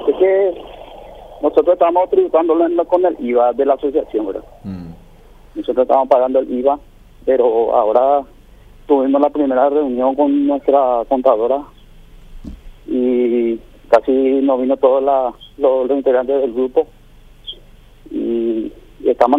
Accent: Cacupé, Central, Paraguay; Somos de Cacupé, todos somos de Cacupé, de cuatro barrios de acá, de la comunidad de Cacupé.

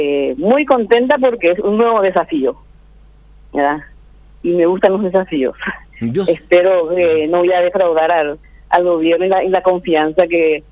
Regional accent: Pedro Juan Caballero, Amambay, Paraguay; De que soy el Pedro Juan Caballero.

